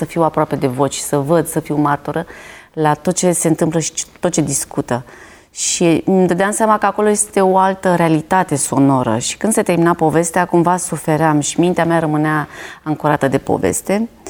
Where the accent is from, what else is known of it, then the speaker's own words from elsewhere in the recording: Vălenii de Munte, Prahova, Romania; born there; M-am născut în Vălenii de Munte